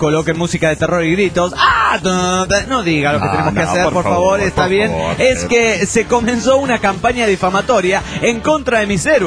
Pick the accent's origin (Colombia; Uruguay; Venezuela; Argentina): Venezuela; a mediados de los 80, los pitufos eran una sensación en mi país, Venezuela. Yo contaba con 10 años aproximadamente